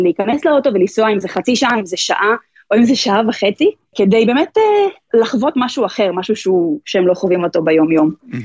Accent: Haifa, Haifa District, Israel; אני גדלתי כחיפאית, בחיפה היה מאוד קשה להשיג קרואסון טוב.

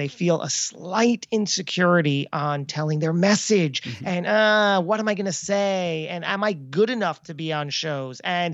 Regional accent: New Jersey, United States; we were just talking outside and we're both from Jersey.

